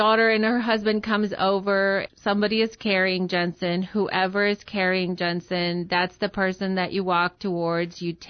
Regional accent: South Africa; moved away as an adult; now in United States; I grew up in South Africa. All my family lives in South Africa, and I came to the United States after I went to school there to be an occupational therapist, and we were recruited, actually, at that time.

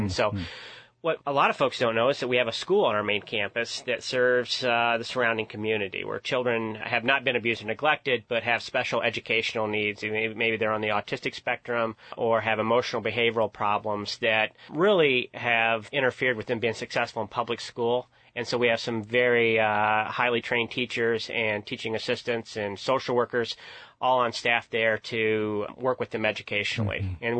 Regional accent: Charleston, United States; Grew up in Church of God, born and raised in Charleston, and I was scared of the devil from my earliest memories.

